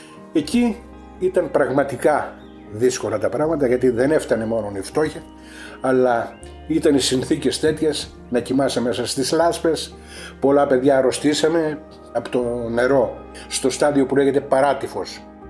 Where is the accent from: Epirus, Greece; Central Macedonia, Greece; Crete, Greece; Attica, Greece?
Epirus, Greece; Asprochori; το χωριό μου ονομάζεται Ασπροχώριο Δοδόνης Ιωαννίνων. Γεννήθηκα και μεγάλωσα στη γωνία στο Τζάκι μετά τον πόλεμο, σε ένα χωριό καμένο από τους Γερμανούς, ολοσχερός.